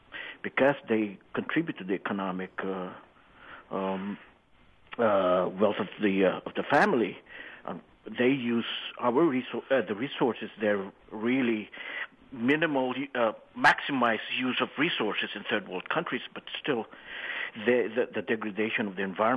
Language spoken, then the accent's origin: English; Philippines; And I grew up in the Philippines, and also the problem, it's a third world country